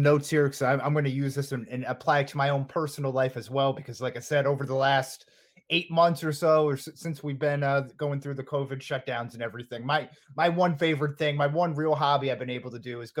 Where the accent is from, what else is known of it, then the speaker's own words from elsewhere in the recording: Massachusetts, United States; Yeah, I'm from Massachusetts.